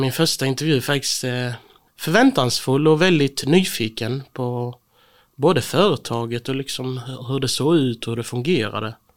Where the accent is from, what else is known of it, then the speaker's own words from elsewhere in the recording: Skåne, Sweden; 28 år, född och uppvuxen i norra Skåne.